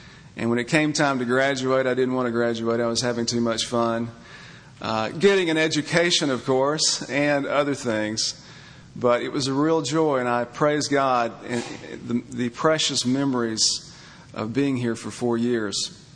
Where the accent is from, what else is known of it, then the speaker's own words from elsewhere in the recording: Memphis, Tennessee, United States; We are from Memphis, Tennessee, and perhaps most of you have heard of Federal Express Corporation.